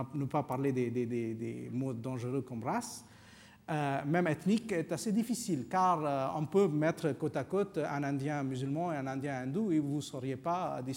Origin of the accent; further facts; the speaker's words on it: South India, India; moi, je suis de l'Inde du Sud.